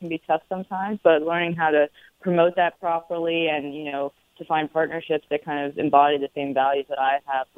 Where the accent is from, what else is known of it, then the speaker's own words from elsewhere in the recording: New York City, New York, United States; I'm a very different type of racer. I'm from New York City.